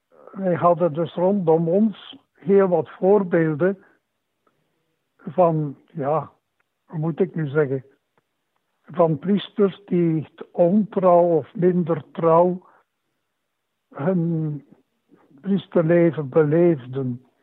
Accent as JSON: {"language": "Dutch", "town": "Poperinge", "region": "Flanders", "country": "Belgium", "tie": "born or raised there", "said": "als kind was ik misdienaar in Poperingen. Wij woonden 4-5 kilometer van de kerk."}